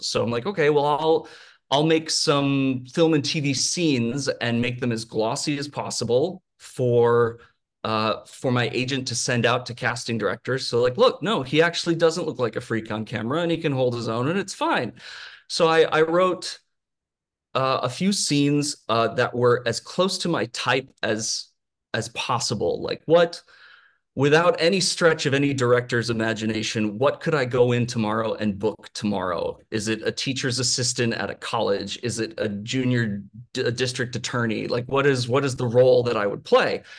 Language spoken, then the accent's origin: English; Wisconsin, United States; I grew up in Wisconsin. So not too different from Missouri, born and raised for 18 years. And I knew from breath one that I didn't belong in Wisconsin.